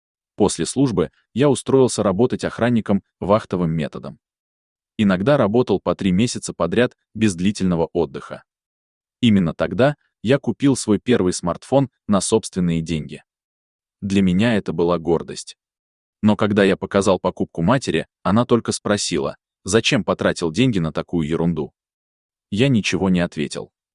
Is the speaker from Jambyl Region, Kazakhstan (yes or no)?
yes; Shu, Jambyl Region, Kazakhstan; Я родился 24 января 1997 года в городе Шу на юге Казахстана. Моей малой родиной является село имени Динмухамеда Кунаева.